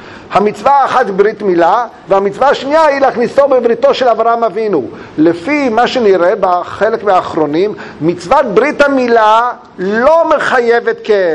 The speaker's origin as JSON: {"language": "Hebrew", "country": "Romania", "said": "הרבה זה סבי היה רומני, כמו שאתם מרגישים ברי שלי, גם אני רומני. רומני הכוונה יהודי ברומניה"}